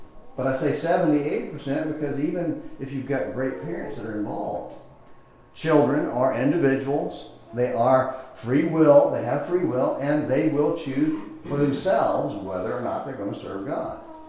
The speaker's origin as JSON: {"language": "English", "town": "Lindale", "country": "United States", "tie": "born or raised there", "said": "one that just happened to have a conversation about my hometown, which is where he lives and preaches now, at the congregation where I grew up."}